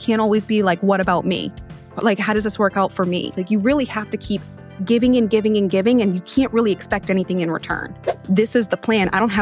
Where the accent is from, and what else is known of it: Haverhill, Massachusetts, United States; born or raised there; now in Houston, United States